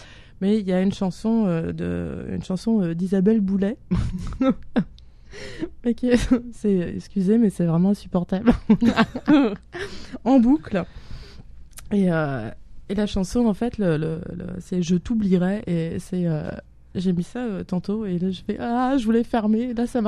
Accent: France; accent: French; Désolée, hein, c'est mon accent français.

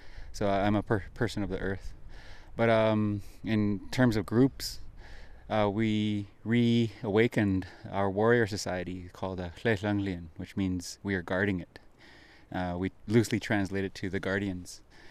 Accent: British Columbia, Canada; I am not Canadian. I never have been. I've always been Gixan and Wet'suwet'en, and we're distinct.

